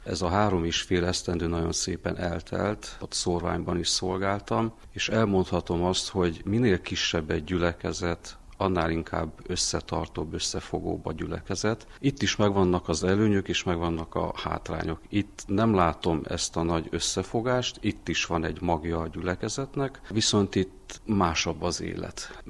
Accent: Brașov, Brașov County, Romania; Én brassói származású vagyok

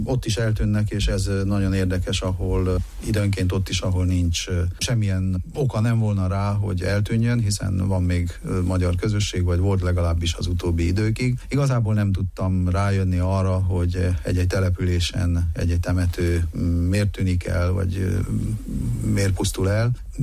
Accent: Bögöz, Harghita, Romania; ugyanezt elmondhatom a szülőfalumról, Bögözről is

